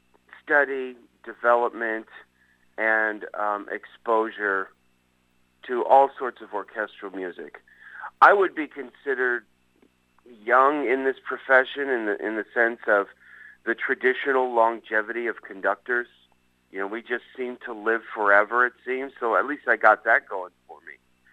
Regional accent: St. Louis, Missouri, United States; And that quote comes from North County, which is where I grew up in the St. Louis region.

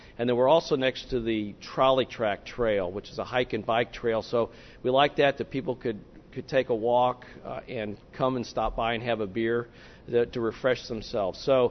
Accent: Kansas City, Missouri, United States; moved back to my hometown, Kansas City, and we started the brewery.

